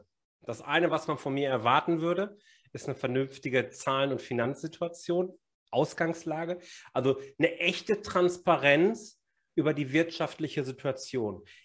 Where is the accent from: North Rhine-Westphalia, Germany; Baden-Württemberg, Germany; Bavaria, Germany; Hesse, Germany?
North Rhine-Westphalia, Germany; Bochum; born there; accent: Bochum slang; now in Haltern am See, Germany; 49 Jahre, wohne mit meiner Familie am nördlichen Rand des Ruhrgebiets, Haltern am See, bin gebürtiger Bochumer, kommt auch in meinem Slang immer mal wieder ein bisschen durch